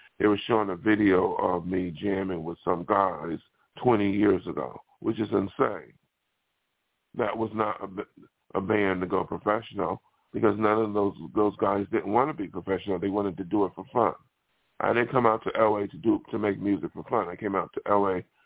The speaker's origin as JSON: {"language": "English", "town": "Buffalo", "region": "New York", "country": "United States", "tie": "born or raised there", "said": "Now, some of these people may be from Buffalo. I don't want to deal with from my hometown"}